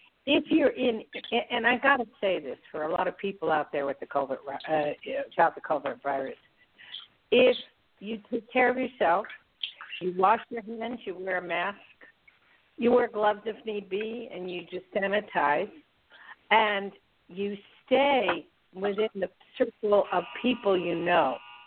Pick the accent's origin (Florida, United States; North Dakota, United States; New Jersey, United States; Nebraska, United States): New Jersey, United States; I was born and raised in Jersey.